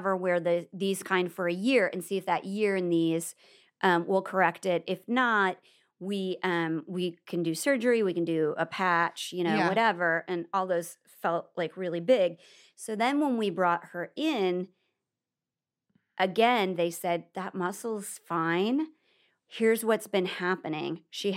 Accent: Nebraska, United States; Well, I'm from Nebraska.

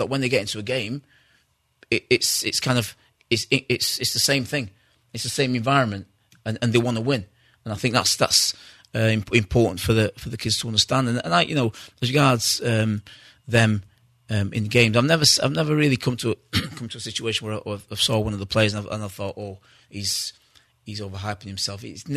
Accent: England, United Kingdom; when I grew up in England, it was just me, my brother and my father.

